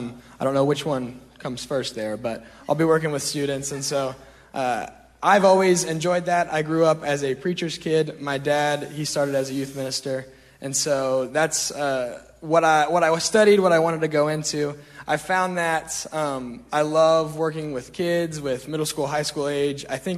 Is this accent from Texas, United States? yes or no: no; Knoxville, Tennessee, United States; I'm from Knoxville, Tennessee, so I went to school in my own backyard just down the road.